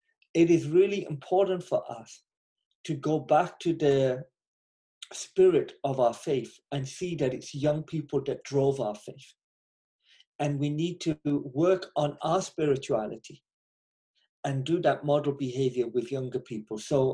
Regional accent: England, United Kingdom; now in United States; Now, I grew up in England, which I was not, in my opinion, that religious a place.

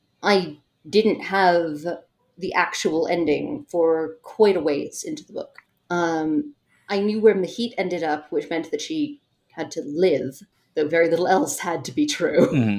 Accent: New York City, New York, United States; this thing for my enormous sins is set in Los Angeles. I'm a New Yorker.

